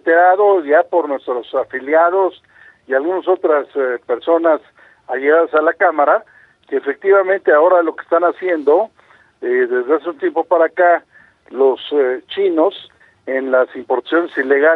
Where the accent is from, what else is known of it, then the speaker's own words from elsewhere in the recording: Mexico; nosotros como empresarios mexicanos y serios